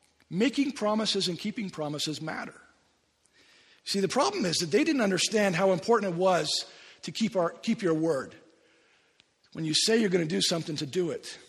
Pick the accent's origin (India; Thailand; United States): India; When I was growing up in India as a kid